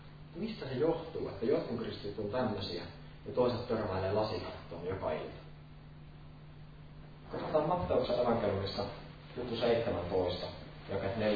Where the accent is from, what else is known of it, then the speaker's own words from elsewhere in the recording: Kuopio, North Savo, Finland; also born or lived in Kotka; minä asun Kuopiossa, olen syntynyt Kuopiossa. Varhaislapsuuteni asuin Kotkassa.